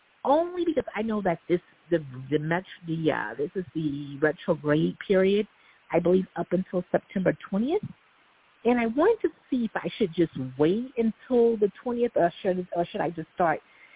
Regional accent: Brooklyn, New York, United States; from Brooklyn, New York.

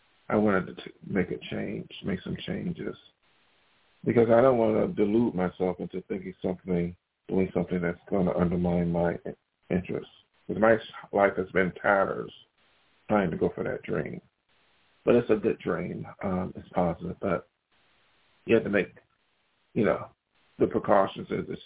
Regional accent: Buffalo, New York, United States; if you're in a small town like me, I came from Buffalo, and I'm in the same state of New York

